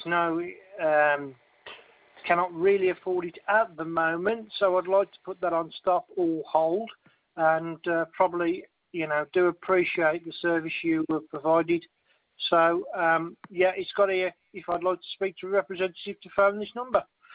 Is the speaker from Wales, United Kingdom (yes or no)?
no; West Midlands, United Kingdom; accent: Black Country; now in United States; Yeah, I'm what you call a proper yam yam from the United Kingdom.